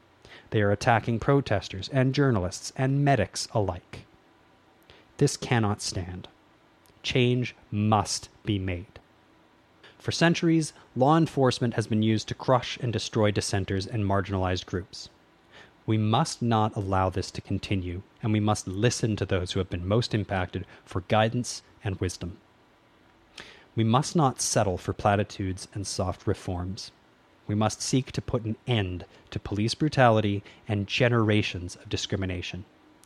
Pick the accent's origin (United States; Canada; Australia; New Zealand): Canada; As a Canadian